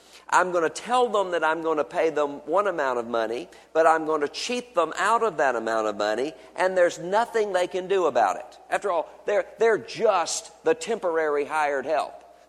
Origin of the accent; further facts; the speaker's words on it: Mississippi, United States; here in the state of Kentucky and in my home state of Mississippi